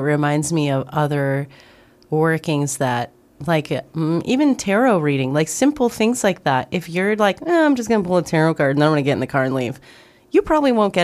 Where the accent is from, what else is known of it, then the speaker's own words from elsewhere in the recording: Midwest, United States; I'm from the Midwest, yo.